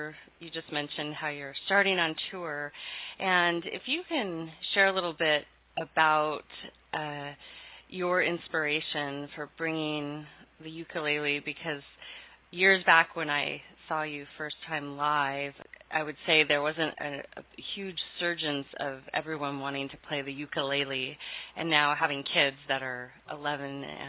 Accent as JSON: {"language": "English", "region": "Hawaii", "country": "United States", "tie": "born there", "said": "I was born in Hawaii, so I have a deep connection to the islands there."}